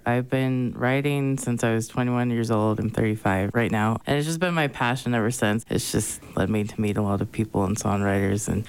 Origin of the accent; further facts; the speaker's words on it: Orem, Utah, United States; It's a mixture of stories of where I grew up in Orem and also just like circumstances where you would just know that you're from Utah.